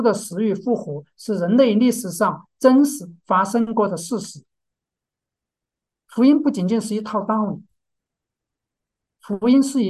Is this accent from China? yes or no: yes; China; 我们中国人不大明白恩典，也不大接受恩典，我们不愿意受制于人。